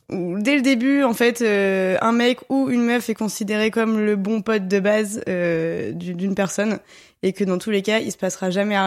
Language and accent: French; Lille, Hauts-de-France, France; now in Paris, France; J'étais lilloise.